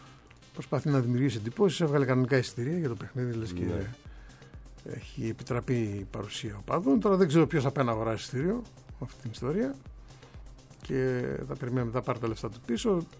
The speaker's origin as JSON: {"language": "Greek", "town": "Spathari", "region": "Central Greece", "country": "Greece", "tie": "born or raised there", "said": "Το χωριό μου είναι ακριβώς 5 χιλιόμετρα έξω από το Μαντούδι, το σπαθάρι."}